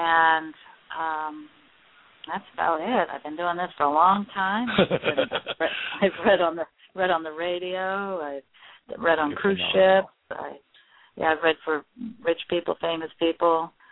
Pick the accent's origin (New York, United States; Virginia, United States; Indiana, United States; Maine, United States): Maine, United States; and I am from Maine and have been my whole life.